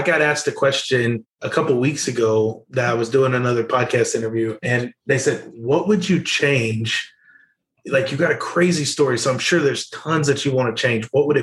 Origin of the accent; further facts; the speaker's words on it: Louisiana, United States; moved away; And so when I moved to Arkansas, it was an ability for me to go, hey … I'm from Louisiana. I want to be a pastor.